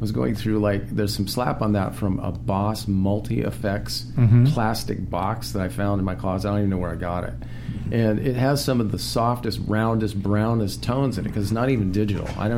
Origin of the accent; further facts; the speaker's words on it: Lindsay, California, United States; I'm from Lindsay